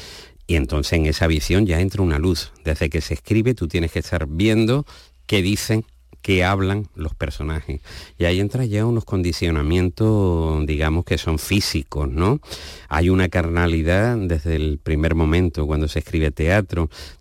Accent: Jerez de la Frontera, Andalusia, Spain; que yo soy del barrio de San Miguel

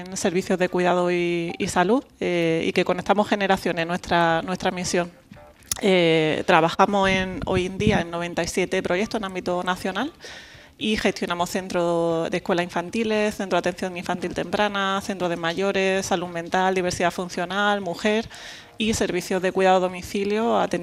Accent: Jaén, Andalusia, Spain; yo soy de Jaén, pero emigré también hace unos años por necesidades, pero bueno, el ámbito personal me ha hecho volver y encantada de estar aquí en mi ciudad.

